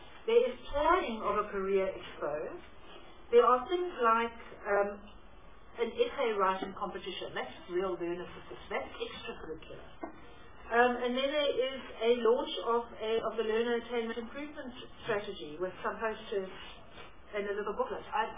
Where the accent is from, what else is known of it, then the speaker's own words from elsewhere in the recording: Eastern Cape, South Africa; Now, you know I'm from the Eastern Cape, so I take special interest in that.